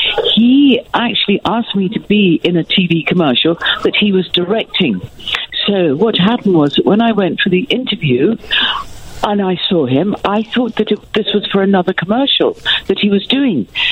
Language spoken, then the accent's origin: English; England, United Kingdom; Because we're English.